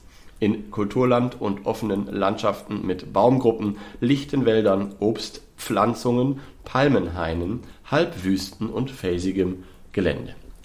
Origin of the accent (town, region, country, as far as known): Lower Saxony, Germany; born there